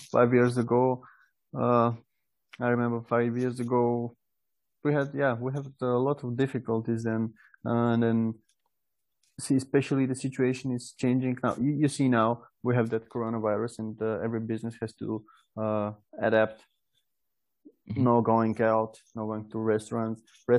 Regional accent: Bulgaria; English is a second language; I'm from Bulgaria, Europe.

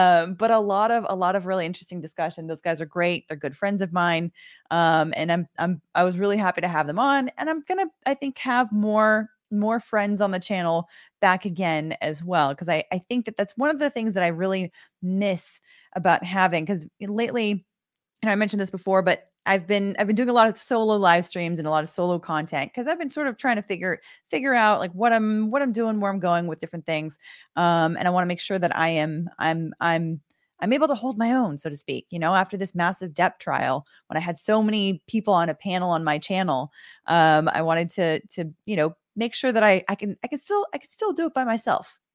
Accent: California, United States; I grew up going to Disneyland since I grew up in Southern California.

